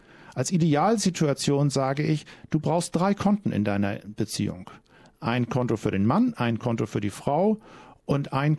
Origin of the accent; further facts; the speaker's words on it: Hamburg, Germany; Und ich komme aus Hamburg, nicht trockener Norddeutscher.